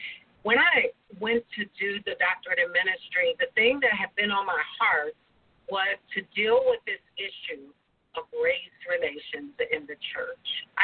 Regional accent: Cleveland, Ohio, United States; now in Columbus, United States; I am originally from Cleveland. I am currently residing in Columbus, Ohio

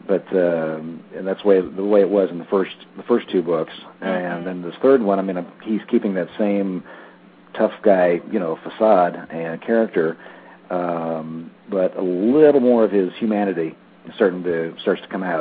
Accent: Cleveland, Ohio, United States; originally I grew up around the Cleveland, Ohio area

